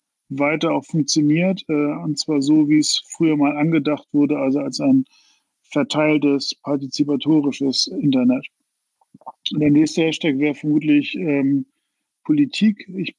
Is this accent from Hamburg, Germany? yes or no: no; Mölln, Schleswig-Holstein, Germany; Also ich komme aus Mölln, das ist in Schleswig-Holstein, also ungefähr 10 Kilometer von MacPom entfernt. Das heißt, früher war da die Welt zu Ende. Ich bin 72 geboren